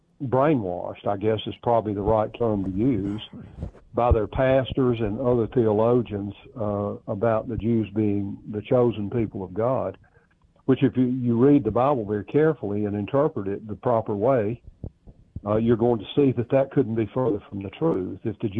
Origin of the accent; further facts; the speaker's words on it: the South, United States; I'm a Southerner, a proud Southern nationalist.